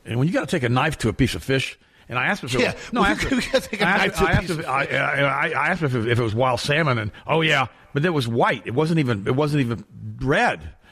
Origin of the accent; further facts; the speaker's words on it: United States; I said, no, I'm American. My mom was from Germany.